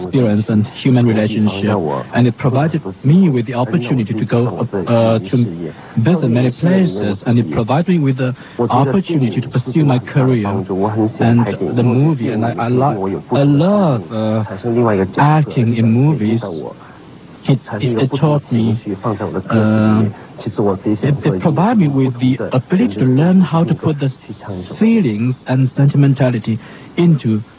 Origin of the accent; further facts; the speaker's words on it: Hong Kong; also born or lived in Beijing, China; My home, I was born in Beijing, so I had a special feeling for Beijing. But I grew up in Hong Kong